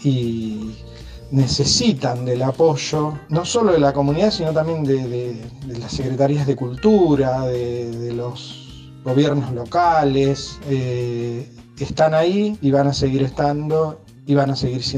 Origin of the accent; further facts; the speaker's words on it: Lincoln, Buenos Aires Province, Argentina; lo presenté en la Biblioteca Popular Domingo Faustino Sarmiento de mi pueblo, de Lincoln